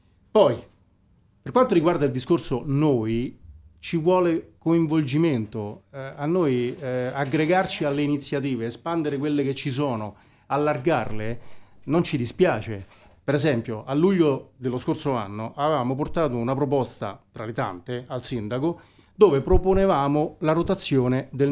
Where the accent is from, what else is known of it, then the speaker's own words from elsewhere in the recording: Rome, Lazio, Italy; vengo da Roma, ho girato tantissimi mercatini di Natale